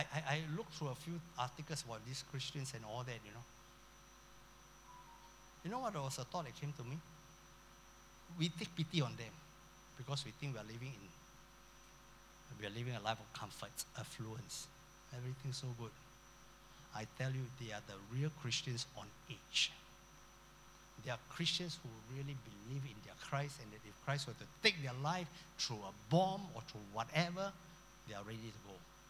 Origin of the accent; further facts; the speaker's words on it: Singapore; We are coming from Singapore, you poor people in Thailand